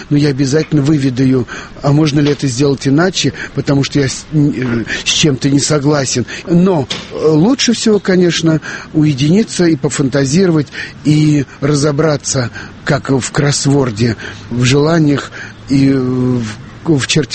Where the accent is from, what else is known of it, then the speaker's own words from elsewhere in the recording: Orekhovo-Zuyevo, Moscow Oblast, Russia; мальчик из Орехов Зуев